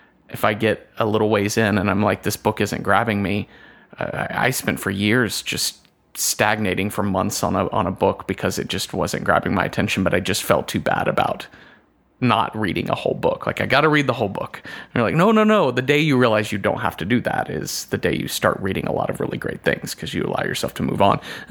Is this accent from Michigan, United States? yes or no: no; Texas, United States; I grew up in Texas, and chicken fried steak with cream gravy is just a thing.